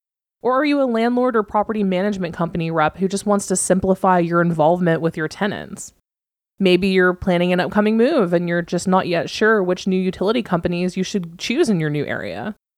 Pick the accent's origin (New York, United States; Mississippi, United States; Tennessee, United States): Tennessee, United States; Nashville; even though I was born and raised in Nashville.